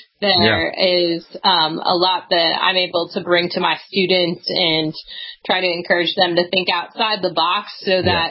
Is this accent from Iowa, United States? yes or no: no; Southampton, New Hampshire, United States; I consider my hometown to be Southampton, New Hampshire.